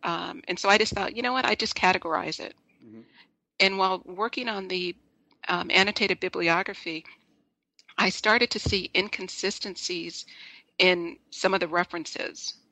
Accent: Los Angeles, California, United States; I'm originally from Los Angeles

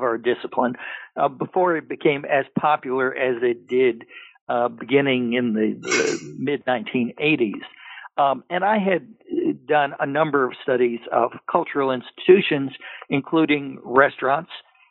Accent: New York City, New York, United States; born there; I was born in New York City and in Manhattan

